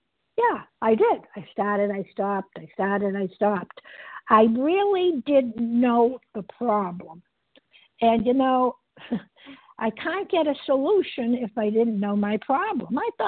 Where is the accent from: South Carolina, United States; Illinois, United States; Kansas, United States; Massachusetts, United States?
Massachusetts, United States; Pardon me. And I am from Massachusetts